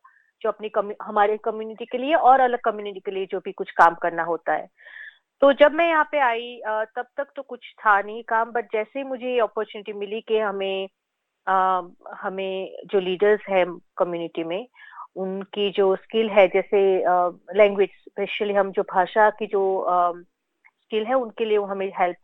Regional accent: Ahmedabad, Gujarat, India; moved away; मैं भारत से गुजरात से हूँ और अहमदाबाद में मेरा घर है। तो मैं यहाँ पे 2018 में माइग्रेशन में तब हुआ, तो तब से मैं यहाँ पे ही हूँ।

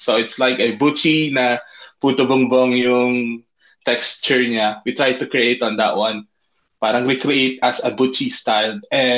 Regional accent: Cavite, Calabarzon, Philippines; We've been here for almost 12 years na, way back 2014. And we grew up sa Cavite din as well.

